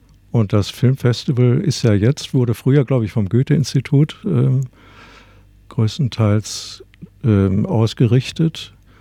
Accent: Rhineland, Germany; Nun bin ich als Rheinländer in Berlin dann auch nicht so zu Hause.

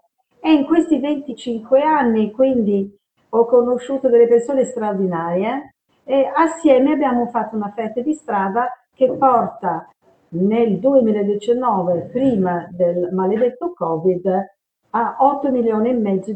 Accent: Sydney, New South Wales, Australia; Italian is a second language; now in Italy; io sono nata a Rose Bay e quindi è un nome che è di grande augurio, e sono andata anche a una scuola che si chiamava Rose Bay Convent a Sydney. Sono australiana di nascita. La mia famiglia però è inglese

